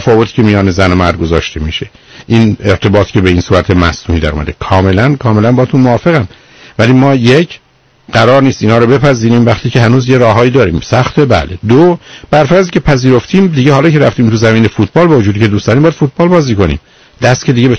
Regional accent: Iran; ما که ایرانی هستیم

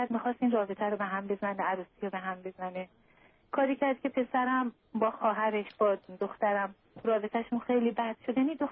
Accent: Iran; moved away as an adult; 1.5 سال پیش از ایران از طریق ترکیه اومدیم اینجا

